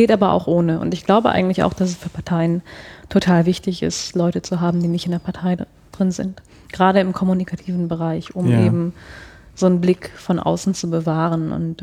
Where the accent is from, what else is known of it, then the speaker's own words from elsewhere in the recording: North Rhine-Westphalia, Germany; Das war halt im Sauerland auch so ein Verein, der Besäufnisse organisierte